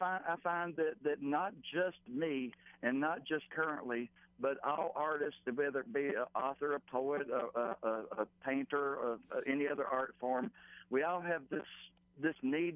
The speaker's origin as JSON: {"language": "English", "region": "South Carolina", "country": "United States", "tie": "born or raised there", "also_born_or_lived": "Virginia", "said": "I actually was raised in South Carolina. I was born in Virginia."}